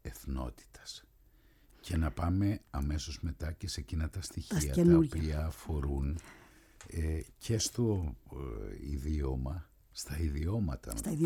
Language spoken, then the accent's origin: Greek; Thessaloniki, Central Macedonia, Greece; από την ιδιαίτερη πατρίδα μου τη Θεσσαλονίκη